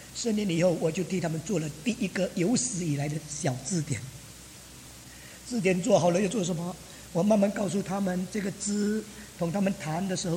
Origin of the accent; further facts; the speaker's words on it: China; 我们中国人所谓上帝的带领，是从偏僻的带领到更尊贵的，从穷的带领到成功更富有的。